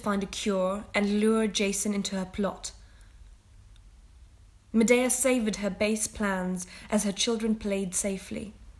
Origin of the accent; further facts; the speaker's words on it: Berlin, Germany; also born or lived in France / York / Austria; now in Glasgow, United Kingdom; I grew up in Berlin, and went to boarding school in France, and then went to a British school, and then lived in York for 4 years before moving to Austria, before moving back to Glasgow in Scotland.